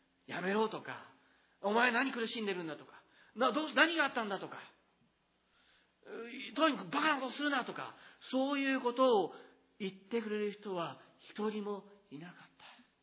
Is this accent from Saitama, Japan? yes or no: no; Tokyo, Japan; 東京で育ったもんですから、よく子供中高生の時からですね、よく行ったところでありますけれども